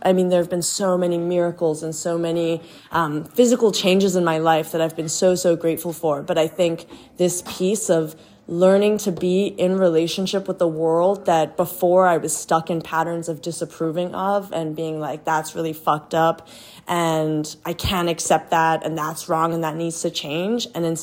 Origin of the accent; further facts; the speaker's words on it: South Africa; I am from South Africa. I live in South Africa.